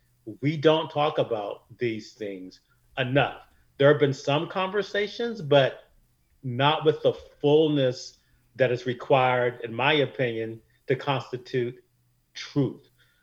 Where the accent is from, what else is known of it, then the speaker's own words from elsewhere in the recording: Wilmington, United States; it was a constant feature of growing up in Wilmington to be targeted and surveilled and mistreated by the police.